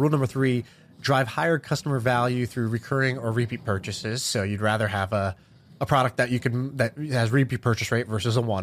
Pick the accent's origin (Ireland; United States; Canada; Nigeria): Ireland; I'm Irish. I'm going to launch an Irish whiskey.